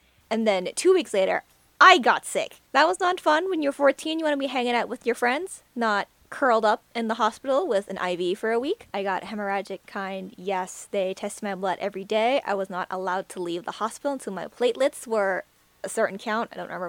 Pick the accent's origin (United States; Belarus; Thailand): Thailand; my dengue fever experience while growing up in Thailand.